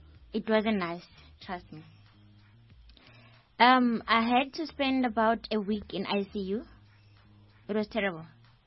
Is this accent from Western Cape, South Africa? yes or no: no; Soweto, Gauteng, South Africa; I'm from Dobsonville, Soweto.